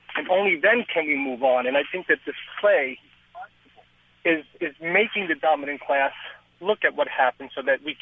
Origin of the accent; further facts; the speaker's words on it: New York City, New York, United States; I'm a former New Yorker, was born and raised in New York City. I was a tenant of a housing project. I'm Latino.